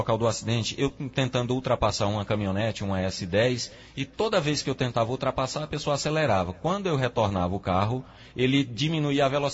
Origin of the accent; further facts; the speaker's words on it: Afogados da Ingazeira, Pernambuco, Brazil; now in Cruzeiro do Sul, Brazil; estou feliz de retornar a essa bela terra, a minha terra natal, Afogados da Engazeira. … eu tenho 38 anos de idade.